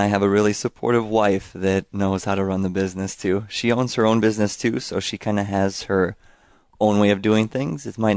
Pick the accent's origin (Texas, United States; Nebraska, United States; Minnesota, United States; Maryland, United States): Minnesota, United States; born there; now in Iowa, United States; Sorry, I'm in Iwegian now. I was born in Minnesota, but yep, I moved.